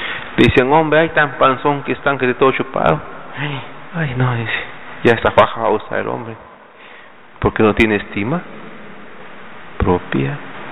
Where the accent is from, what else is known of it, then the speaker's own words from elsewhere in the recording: Guatemala; Todos hemos juzgado, y como guatemaltecos tenemos esa costumbre de juzgar.